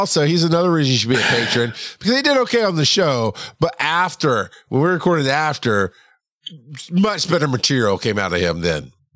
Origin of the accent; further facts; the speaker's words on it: Farmville, Georgia, United States; But oddly enough, growing up in Farmville, basically, where in South Georgia, where I grew up, was all farmers